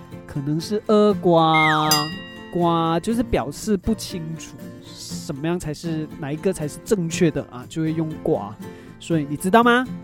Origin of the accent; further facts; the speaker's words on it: Malaysia; accent: Malaysian; 这个就是马来西亚的口音啦，马来西亚人说中文的口音。